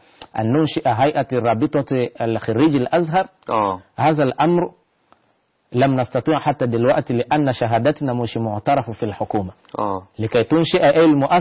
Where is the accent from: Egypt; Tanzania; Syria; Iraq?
Tanzania; Kigoma; born there; Arabic is a second language; في غرب تنزانيا في عاصي في بلد اسمه كيغوما